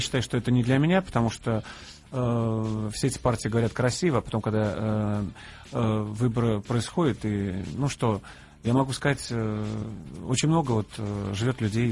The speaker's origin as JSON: {"language": "Russian", "region": "Penza Oblast", "country": "Russia", "tie": "born or raised there", "said": "Я давал концерт в Пензенской области, у себя на родине"}